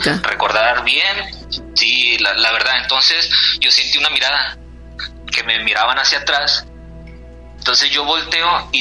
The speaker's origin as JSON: {"language": "Spanish", "town": "Mazatlán", "region": "Sinaloa", "country": "Mexico", "tie": "born or raised there", "moved": "yes", "said": "yo soy originario de Mazatlán. Ya llevo como unos 15 años fuera de casa."}